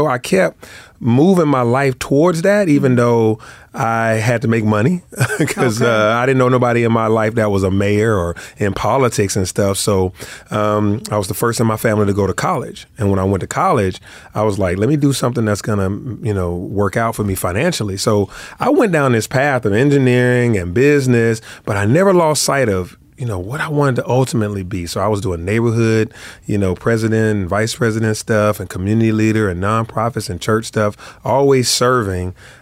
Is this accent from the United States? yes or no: yes; Atlanta, Georgia, United States; Yeah, I'm born and raised in Atlanta in Adamsville. That's the west side.